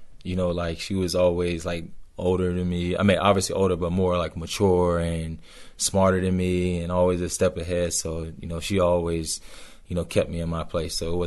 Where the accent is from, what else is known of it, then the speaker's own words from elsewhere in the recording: Richmond, Virginia, United States; I grew up in Richmond, Virginia.